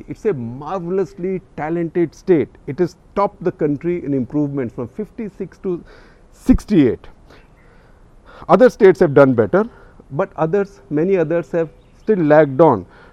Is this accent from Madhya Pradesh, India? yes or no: no; Chandigarh, India; Chandigarh, 70 to 79, for all practical purposes, my hometown, although I am rootless, having been born into the family of a government employee who got transferred all the time.